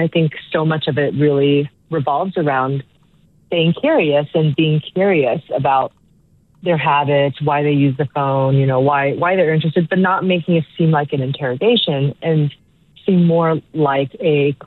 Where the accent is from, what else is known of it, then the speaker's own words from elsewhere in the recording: Taiwan; Little growing up in Taiwan.